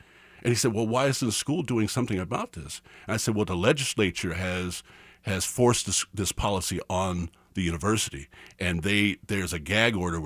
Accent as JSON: {"language": "English", "region": "Kansas", "country": "United States", "tie": "born or raised there", "said": "I grew up in Kansas. And so Kansas, I'm not a professor that came from out of state and just happened to take a job here. I grew up in Kansas."}